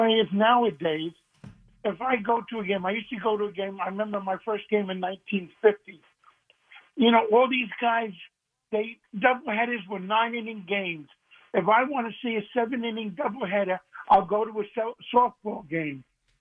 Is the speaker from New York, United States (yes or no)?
yes; Plainview, New York, United States; now in Miami, United States; I'm originally from Plainview, New York.